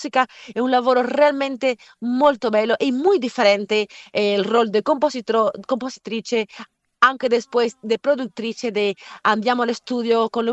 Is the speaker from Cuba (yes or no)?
yes; Cuba; Crescendo a Cuba ho sempre sentito questa connessione molto forte e la natura ti insegna ad ascoltare.